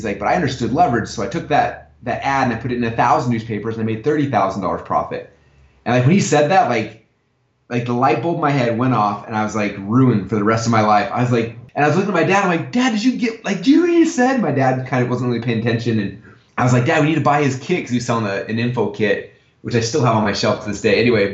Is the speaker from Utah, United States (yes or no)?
yes; Sandy, Utah, United States; now in Boise, United States; No, actually, I grew up in Sandy, Utah, and I wrestled through high school